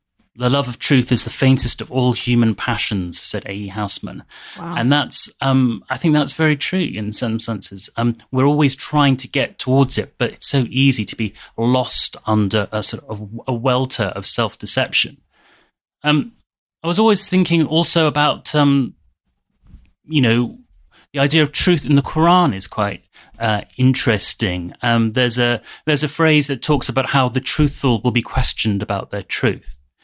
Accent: London, United Kingdom; Perhaps it's to do with being Muslim, growing up with this idea of truth. I grew up in London, in West London, in a rather boring suburb.

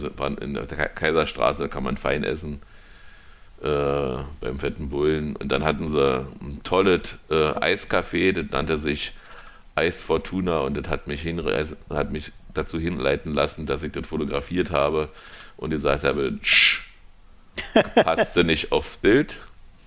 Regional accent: Berlin, Germany; als Berliner natürlich.

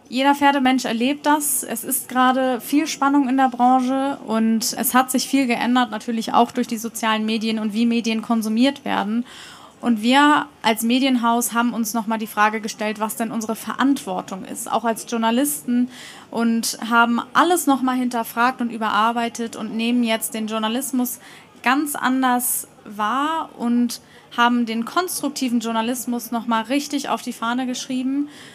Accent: Hamburg, Germany; Ja, ich komme gebürtig aus Hamburg, bin hier aufgewachsen und geboren, habe also auch das Derby schon seit meinen Kindertagen miterlebt

